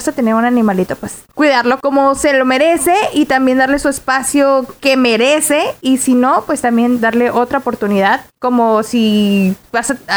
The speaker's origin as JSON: {"language": "Spanish", "country": "Mexico", "moved": "yes", "said": "no sé de dónde vienes tú, pero yo vengo de México"}